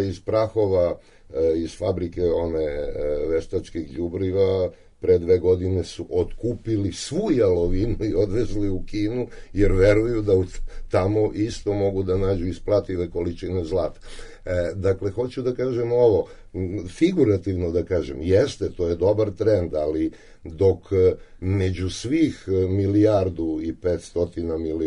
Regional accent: Southern and Eastern Serbia, Serbia; Mislim, ja sam čovjek sa Borske reke i jako dobro znam kako to izgleda.

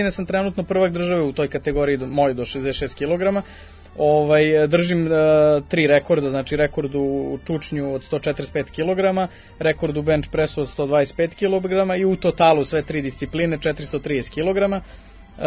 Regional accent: Belgrade, Serbia; rođen sam tu na Dorćilu, odrastao sam ceo život i dalje sam tu.

